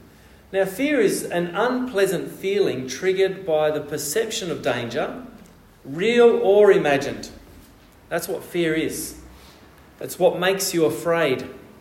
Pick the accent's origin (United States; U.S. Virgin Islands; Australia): Australia; Now, as an Australian, this is a very important part of our culture, isn't it?